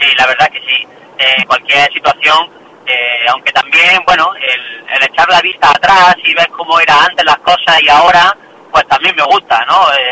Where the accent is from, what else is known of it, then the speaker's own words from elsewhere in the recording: Jaén, Andalusia, Spain; De empezar a actuar en locales propio de mi ciudad, yo soy de Jaén, empecé a actuar ahí con los amigos